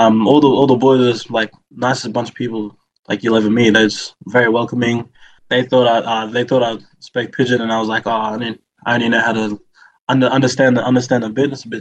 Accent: Cairns, Queensland, Australia; born there; So I was born in Cairns. My mom had me in Cairns.

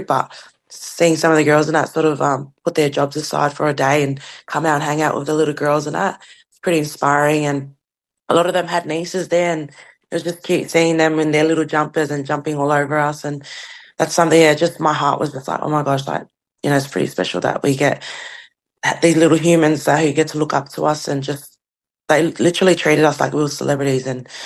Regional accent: Bega, New South Wales, Australia; I'm from Bega

